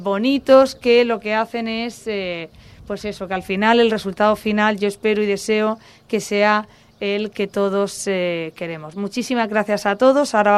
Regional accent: Pozo Estrecho, Region of Murcia, Spain; no podemos permitirnos el lujo de no acertar en Pozo Estrecho, en mi pueblo.

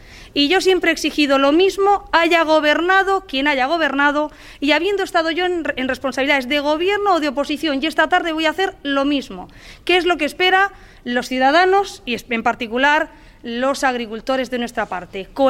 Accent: Cartagena, Region of Murcia, Spain; como ciudadana de Cartagena, como una persona de pueblo donde he visto a la gente de mi tierra, a los agricultores, trabajar

